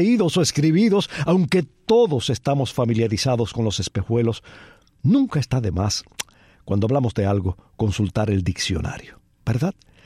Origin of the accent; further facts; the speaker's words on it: Cuba; como buen cubano